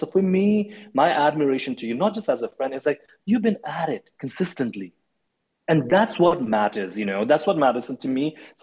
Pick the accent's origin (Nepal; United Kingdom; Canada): Nepal; also born or lived in India; You know, I grew up in Nepal and in India.